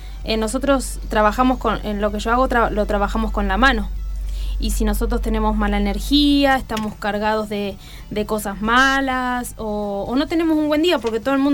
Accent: Tandil, Buenos Aires Province, Argentina; now in Neuquén, Argentina; Yo nací en Tandil, oriunda de Tandil, pero hace 20 años que vivo en Neuquén, así que es mi ciudad querida.

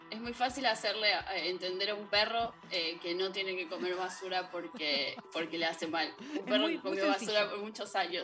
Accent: Argentina; Y nosotros en Argentina tenemos la particularidad de que no somos tan latinos en nuestra gastronomía

